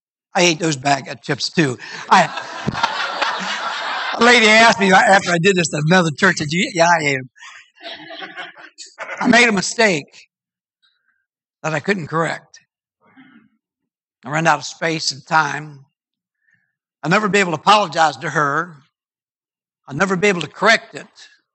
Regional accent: Ohio, United States; My county, back where I was born and raised in Ohio, Monroe County. It's a country county, just like this.

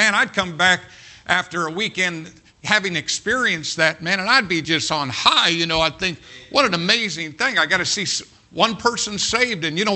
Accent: Jacksonville, Indiana, United States; And so all of a sudden, I come from Jacksonville, Indiana, to inner city Chicago.

